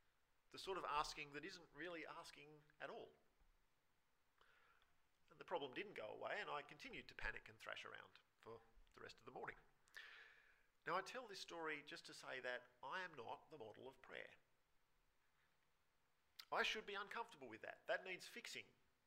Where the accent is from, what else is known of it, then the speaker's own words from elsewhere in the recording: Australia; See, this passage makes me uncomfortable because I'm an Australian and I live with a bunch of Australians